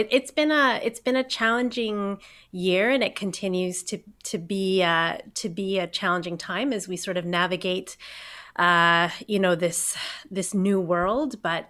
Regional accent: Chicago, Illinois, United States; So I grew up in Chicago, and I finished high school, and my family had plans to move back to Thailand, actually, after I finished high school.

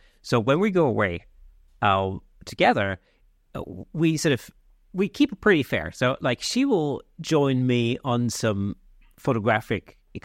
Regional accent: Germany; So I remember, I grew up in Germany

